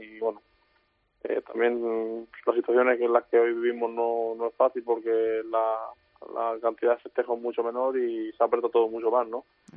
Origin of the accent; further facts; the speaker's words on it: Albacete, Castilla-La Mancha, Spain; de Albacete pues me ha permitido sacar lo mejor de mí. Entonces, pues doble contento, ¿no? Por ser mi tierra